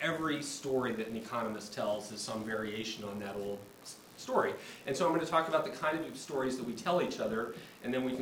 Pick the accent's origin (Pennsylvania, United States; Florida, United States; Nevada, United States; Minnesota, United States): Minnesota, United States; Minneapolis; So I'm from Minneapolis